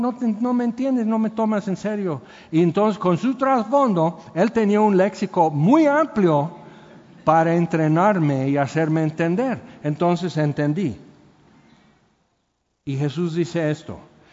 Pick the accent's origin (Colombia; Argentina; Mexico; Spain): Mexico; Tehuacán, Puebla; now in Cuernavaca, Mexico; yo vengo hablando del sureste de Puebla, que es entre Oaxaca, Veracruz y así en Tehuacán.